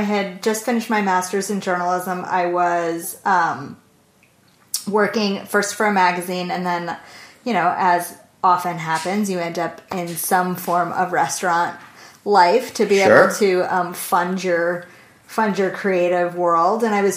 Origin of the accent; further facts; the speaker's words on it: California, United States; also born or lived in Long Island, New York; On Long Island. And I lived there until I was about 10. And then my family moved to Southern California, about an hour north of Los Angeles.